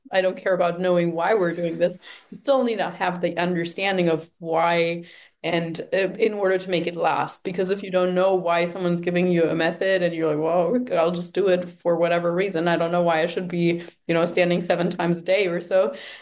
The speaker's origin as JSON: {"language": "English", "country": "Germany", "tie": "born or raised there", "second_language": "English", "moved": "as an adult", "said": "And sometimes I think I'm German. I was born in Germany, lived there until I was about 19."}